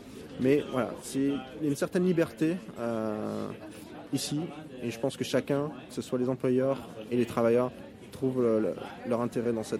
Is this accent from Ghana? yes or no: no; Lille, Hauts-de-France, France; moved away as an adult; also born or lived in Paris; now in Montreal, Canada; je suis originaire de Lille, nord de la France, et je suis arrivé à Montréal en juillet 2013. Avant de venir à Montréal, je travaillais à Paris pendant 3-4 ans